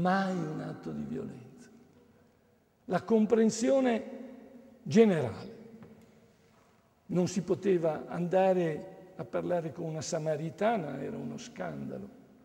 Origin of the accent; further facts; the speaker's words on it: Verona, Veneto, Italy; io sono di Verona, nato a Verona